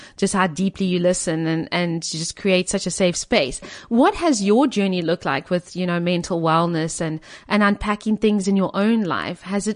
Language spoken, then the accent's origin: English; South Africa; even though we're both white. They're American. I'm South African.